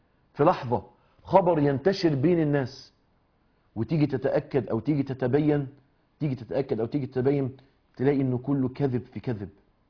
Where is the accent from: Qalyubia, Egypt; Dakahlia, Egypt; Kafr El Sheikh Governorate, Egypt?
Dakahlia, Egypt; Mansoura; وإن مصنع كبير عندنا في المنصورة حصل فيه تسريب،